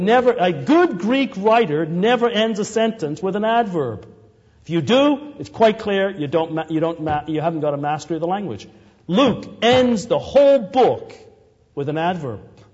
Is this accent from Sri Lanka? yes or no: no; England, United Kingdom; I grew up in England, and there were many mute witnesses to the might of that empire.